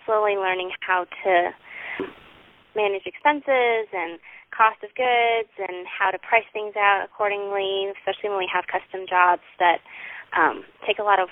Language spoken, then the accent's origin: English; Frisco, Texas, United States; also born or lived in Chicago; now in Fort Mill, United States; I was born in Chicago, Illinois. And when I was six, my family moved to Dallas, Texas. We actually moved just outside North Dallas in a town called Frisco. And we lived there for about 10 years. And then just recently, we moved to Charlotte.